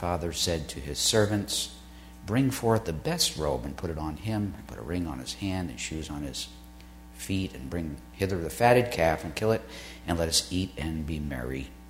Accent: Brooklyn, New York, United States; also born or lived in Williamsburg, Brooklyn; just turned 4 years old when my parents moved from Williamsburg, Brooklyn, to Coney Island, Brooklyn. I grew up on the Midway.

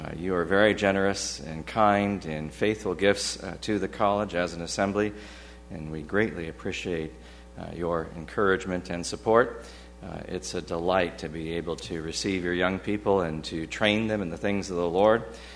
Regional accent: United States; Now, as an American, I reacted against that.

